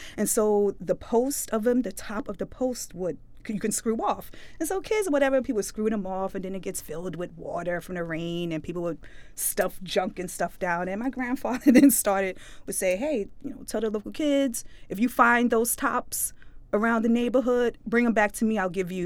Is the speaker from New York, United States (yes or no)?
yes; Brooklyn, New York, United States; I'm a third-generation Brooklynite, and that's third-generation by tracking on my maternal side and my paternal side. We go back in New York.